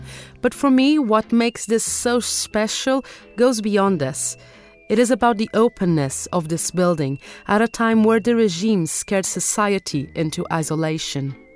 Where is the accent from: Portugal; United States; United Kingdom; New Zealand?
Portugal; let me take you back to my home country of Portugal